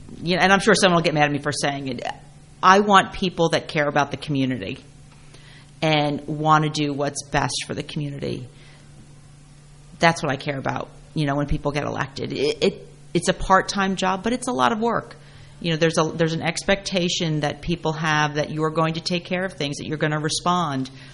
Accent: Clinton, United States; You know, I grew up in Clinton, so for me it's home.

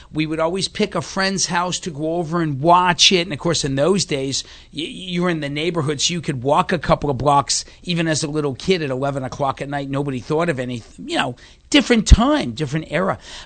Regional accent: Boston, Massachusetts, United States; I mean, I grew up in Boston in the 60s when the Celtics won 8 straight world championships.

